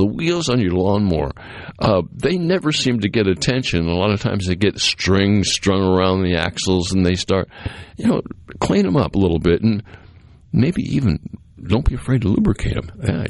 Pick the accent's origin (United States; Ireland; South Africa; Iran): United States; Massachusetts; Well, one thing's a lot different than where I grew up on Cape Cod.